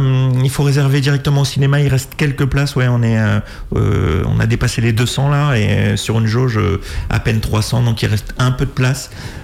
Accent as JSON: {"language": "French", "town": "Orléans", "region": "Centre-Val de Loire", "country": "France", "said": "Moi, je suis d'Orléans, hein, au centre de la France."}